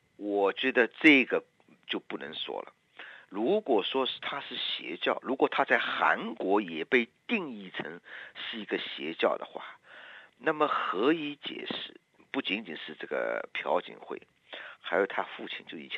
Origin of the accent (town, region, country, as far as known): China